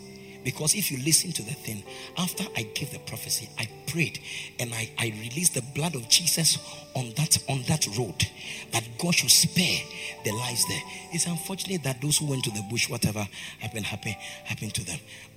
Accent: India; English is a second language; That's why I'm here from India.

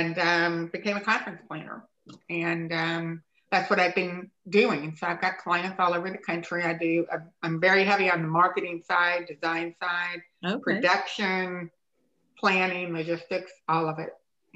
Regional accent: Dallas, Texas, United States; And I grew up in Dallas. I'm actually a native Texan.

